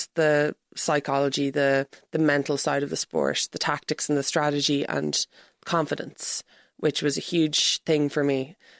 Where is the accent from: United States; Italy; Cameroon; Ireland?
Ireland; as an Irish person